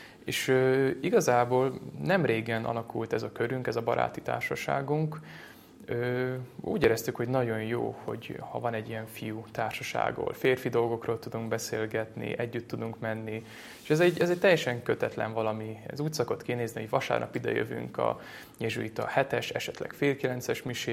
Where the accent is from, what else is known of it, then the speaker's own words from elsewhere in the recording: Szentendre, Pest, Hungary; ahogy említetted, Szentendrén nőttem föl, Ferences gimnáziumban jártam, most pedig a Pázmány Péter Katolikus Egyetemen szociálpedagógia szakon hallgatom, és emellett itt lakok a Jézus Szíve templomnál